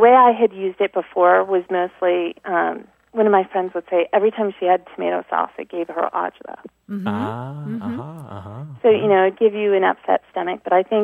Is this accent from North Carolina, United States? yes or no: no; Connecticut, United States; I grew up in Connecticut, and it was a word I heard a lot.